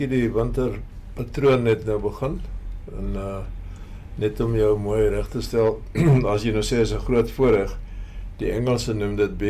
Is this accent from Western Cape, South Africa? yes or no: yes; Paarl, Western Cape, South Africa; Ek het hier in die Parel groot geword.